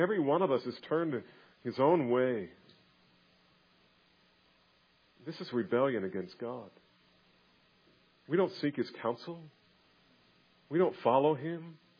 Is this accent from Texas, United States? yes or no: no; New Jersey, United States; When I was young, growing up in New Jersey, my friends and I labored hard at outdoing one another in filthy speech.